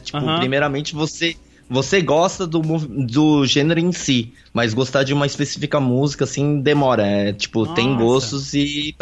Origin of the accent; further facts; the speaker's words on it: Brazil; born there; eu acabei nascendo no Brasil